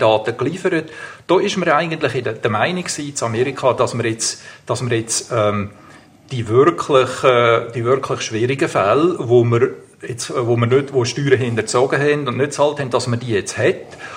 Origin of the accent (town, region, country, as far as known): Switzerland